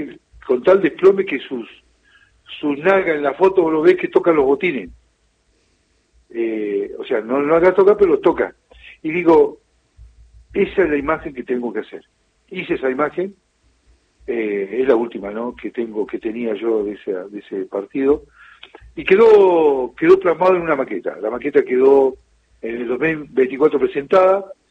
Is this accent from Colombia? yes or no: no; Argentina; Pero como buen futbolero esperamos que sea campeón mundial, ¿no?, como argentino.